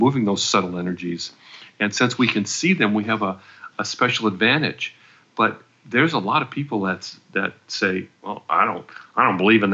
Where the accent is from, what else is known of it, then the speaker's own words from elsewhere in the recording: California, United States; We're from the Bay Area, and the city of San Francisco passed an ordinance